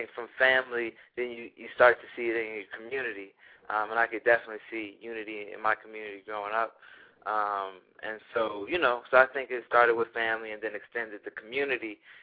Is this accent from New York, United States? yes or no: no; Philadelphia, Pennsylvania, United States; it really came out of just my experiences growing up in Philadelphia